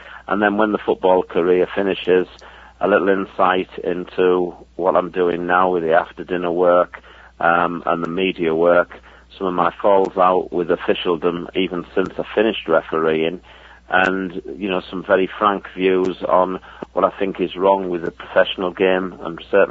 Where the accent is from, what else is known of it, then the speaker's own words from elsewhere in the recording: Middlesbrough, North East England, United Kingdom; I grew up through that era supporting my hometown club, Middlesbrough.